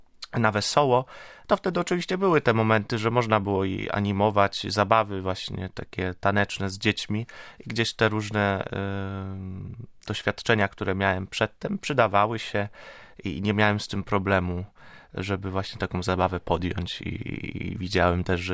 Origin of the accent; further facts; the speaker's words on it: Świnoujście, West Pomeranian Voivodeship, Poland; usłyszała, że jestem ze Świnoujścia i że jakoś postaram się jej załatwić